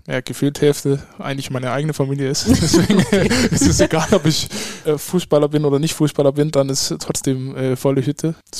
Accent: Copenhagen, Capital Region, Denmark; also born or lived in Leipzig; von ich geboren bin bis 19, wo ich dann nach Leipzig gezogen bin, habe ich die ganze Zeit in Kopenhagen gewohnt. Mhm. Deswegen ist Kopenhagen meine Heimat, Heimstadt.

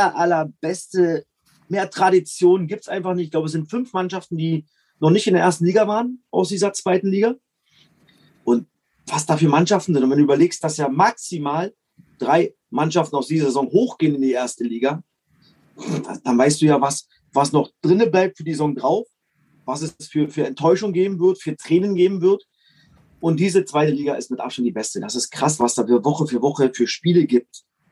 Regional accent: East Germany, Germany; Klar, für mich als Ossi freut mich natürlich

